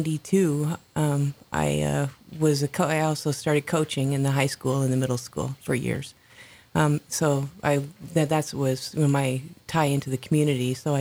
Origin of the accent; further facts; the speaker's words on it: Oregon, United States; When I was a kid growing up in Eastern Oregon, there was a theater very much like the Panada